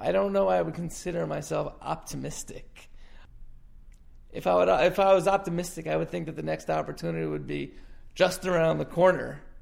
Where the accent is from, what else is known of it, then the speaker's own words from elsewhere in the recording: New York, United States; now in Florida, United States; We're both from New York. My wife and I both grew up in New York, and life here in Florida is easier, okay?